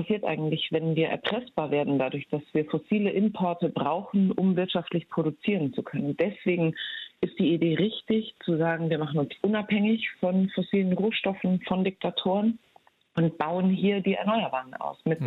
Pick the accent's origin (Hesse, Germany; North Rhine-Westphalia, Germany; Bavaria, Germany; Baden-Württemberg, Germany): Bavaria, Germany; Ich bin in Bayern groß geworden, da ist man selbstverständlich in dem Teil Bayerns, wo ich herkomme, auf dem Dorf. Es war ein sehr kleines Dorf, bayerisch-katholisch sozialisiert.